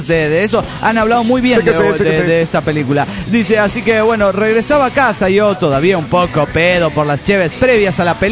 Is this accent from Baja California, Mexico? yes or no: yes; La Paz, Baja California, Mexico; de La Paz, Baja California, México.